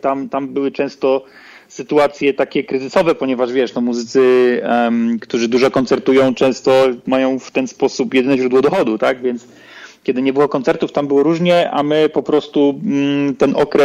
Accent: Łódź, Łódź Voivodeship, Poland; my jesteśmy z Łodzi, tutaj w Łodzi mamy bałuty

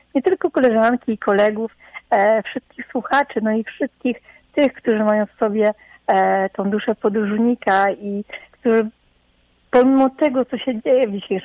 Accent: France; U nas we Francji, jeśli chodzi o duże miasta, nie zawsze jest bezpiecznie.

